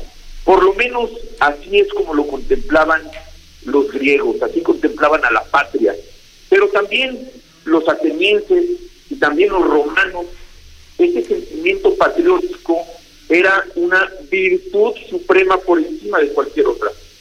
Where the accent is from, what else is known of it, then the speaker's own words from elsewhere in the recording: Mexico City, Mexico; born there; en mi caso, de madre veracruzana, de padre guerrerense, que somos los chilangos. Los que nacimos aquí en la ciudad tenemos un orgullo y una vinculación muy intensa, como millones de mexicanos chilangos que vivimos aquí en la Ciudad de México.